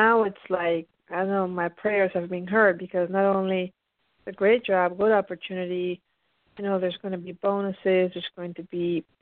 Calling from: Pennsylvania, United States; I'm calling in from the East Coast from Pennsylvania.

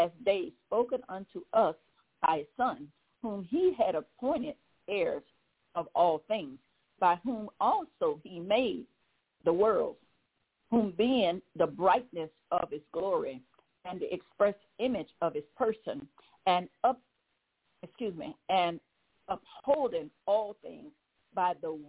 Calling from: Baton Rouge, Louisiana, United States; I'm calling from Baton Rouge, Louisiana

